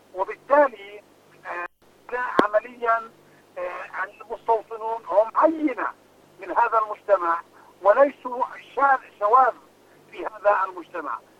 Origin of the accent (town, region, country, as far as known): Palestine